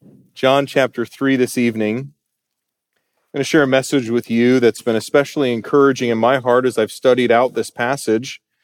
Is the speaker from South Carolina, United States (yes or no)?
yes; South Carolina, United States; I'm a Clemson Tiger fan because I was raised in South Carolina